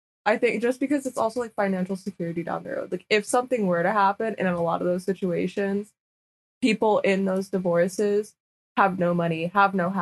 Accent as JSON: {"language": "English", "region": "Pennsylvania", "country": "United States", "lives_now": "Arizona, United States", "said": "I'm from Pennsylvania."}